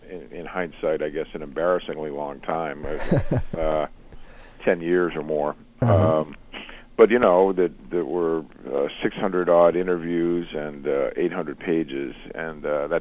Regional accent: Boston, Massachusetts, United States; Well, he was a national icon, really, and I grew up in Boston.

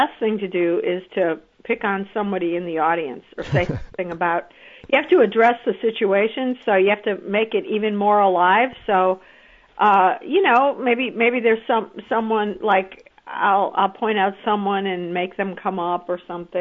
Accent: Chicago, Illinois, United States; born there; I grew up in Mount Olympus, but of course I was really born in Chicago.

